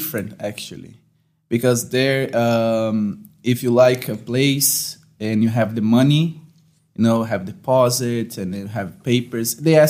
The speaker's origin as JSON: {"language": "English", "region": "South Region", "country": "Brazil", "tie": "born or raised there", "second_language": "English", "said": "I'm from the very south part."}